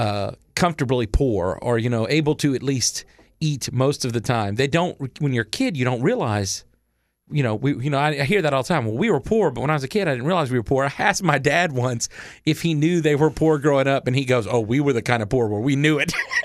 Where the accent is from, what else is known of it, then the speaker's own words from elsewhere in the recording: New Iberia, Louisiana, United States; now in Nashville, United States; I'm so happy I came from a small town. I wasn't from New Orleans or Baton Rouge. I was from New Iberia, which was a small city or a really big town. And I loved growing up there.